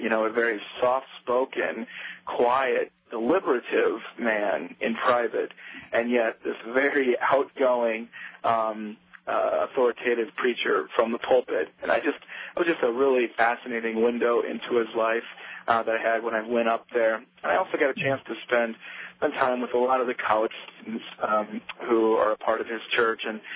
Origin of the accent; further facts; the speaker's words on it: South Dakota, United States; I'm actually from South Dakota originally, so, you know, pretty similar to Minnesota.